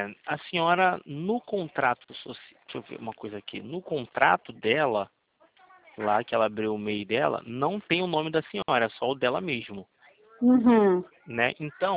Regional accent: Rio de Janeiro, Brazil; eu sou do Rio de Janeiro

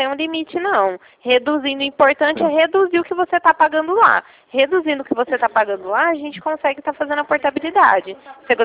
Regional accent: Ribeirão Preto, São Paulo, Brazil; Eu sou de Ribeirão Preto, estado de São Paulo.

